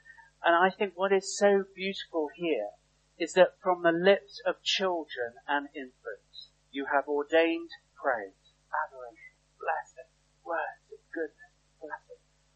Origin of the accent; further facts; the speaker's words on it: United Kingdom; Now, as British, in the British culture, many of us, I don't know again, but I'll make the assumption most of us are, we're not always very good with our feelings.